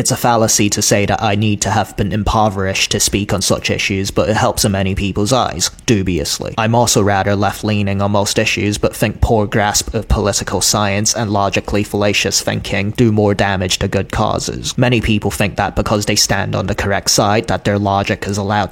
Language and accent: English; United Kingdom; I'm a British fine artist and media scholar.